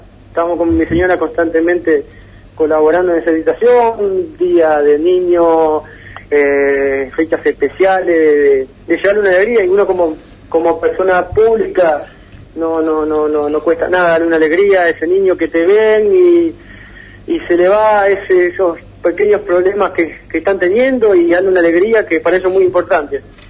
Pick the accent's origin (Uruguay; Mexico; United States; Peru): Uruguay; now in Santa Fe, Argentina; porque no digamos que yo soy uruguayo, la vengo a pelear y a remar acá